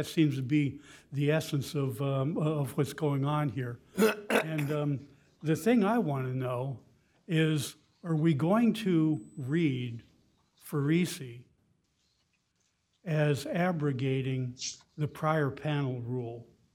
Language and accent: English; Tallahassee, Florida, United States; May it please the court … from Tallahassee, Florida.